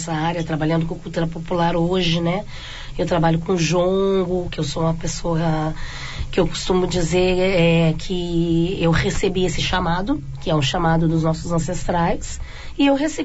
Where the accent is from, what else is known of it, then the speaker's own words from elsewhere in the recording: Porto Alegre, Rio Grande do Sul, Brazil; eu nasci aqui, né, Alan? Sou gaúcha, mulher preta, gaúcha, com muito orgulho